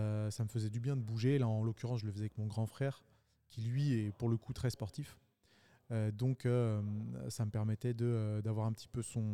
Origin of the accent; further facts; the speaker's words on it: Lyon, Auvergne-Rhône-Alpes, France; Lyonnais de pure souche. Je suis né à Lyon, alors j'ai passé quelques années à Saint-Étienne pour mes études d'art plastique, mais sinon non, j'ai toujours été à Lyon.